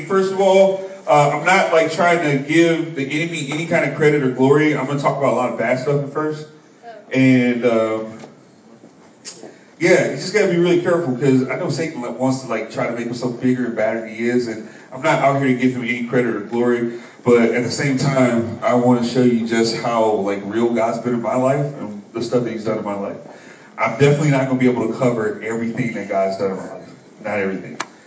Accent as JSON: {"language": "English", "town": "South Bend", "region": "Indiana", "country": "United States", "tie": "born there", "said": "So I was born in South Bend, Indiana. I won't tell you when, but it was a long time ago. Born in Indiana."}